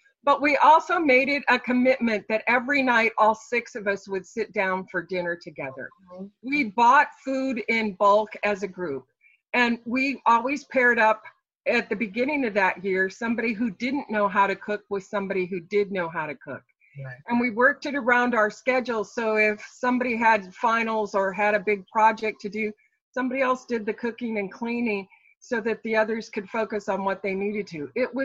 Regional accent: Midwest, United States; You know, I grew up in the Midwest, and my family was always one who had conversations around the dinner table.

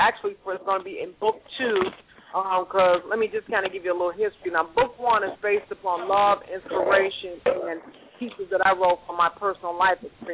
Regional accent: Chicago, Illinois, United States; Born and raised in Chicago.

